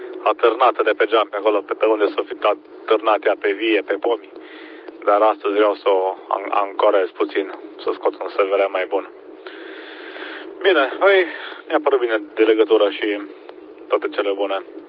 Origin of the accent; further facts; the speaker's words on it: Hațeg, Hunedoara County, Romania; now in Timișoara, Romania; Și eu sunt de loc din Hațeg, la vreo 50 de km de Deva, dar mutat de ani buni lângă Timișoara.